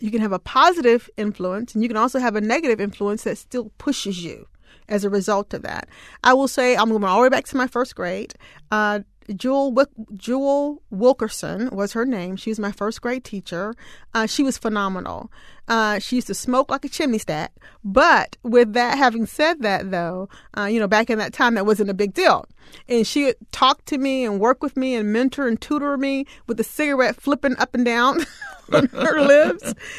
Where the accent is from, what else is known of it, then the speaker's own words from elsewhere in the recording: Alabama, United States; born there; also born or lived in San Antonio, Texas / Washington, D.C.; So, you know, I was born in Alabama, but I didn't live there my whole life. I've lived in San Antonio three times now.